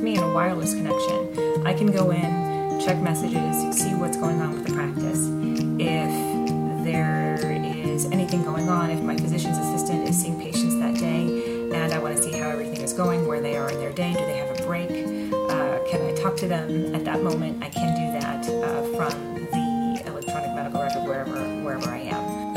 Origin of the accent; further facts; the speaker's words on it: Astoria, New York, United States; I am originally from Astoria, New York, right where my practice is located.